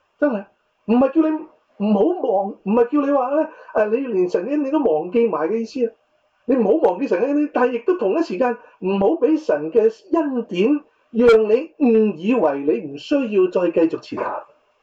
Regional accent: Hong Kong; 就当年呢，就我小学六年班的时候，你知道香港的班是怎么分的啦？我那时我学校小学呢六班啊

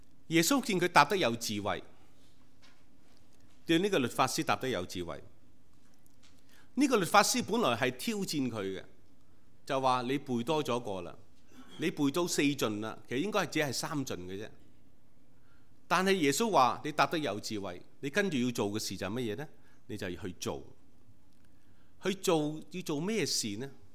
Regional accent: Shunde, Guangdong, China; 我是顺德人，有些是佛山人，是吗？其实我们都用什么话的？我们都用广东话的。

